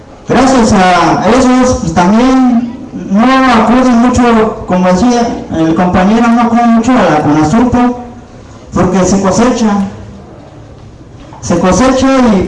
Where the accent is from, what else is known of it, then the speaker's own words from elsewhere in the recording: Olinka, Puebla, Mexico; Yo vengo de Olinka, Puebla